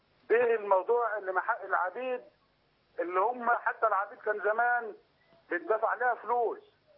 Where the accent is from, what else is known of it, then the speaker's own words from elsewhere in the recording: Egypt; انا فلاح مصري بتكلم عن نفسي